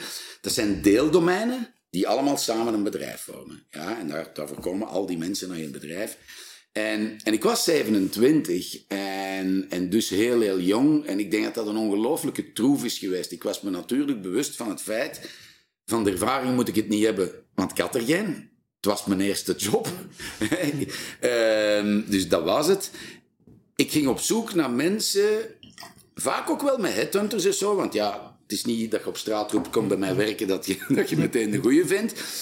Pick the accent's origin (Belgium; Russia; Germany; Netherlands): Belgium; Flanders; want wij zijn Vlamingen en wij kijken altijd naar onze groep.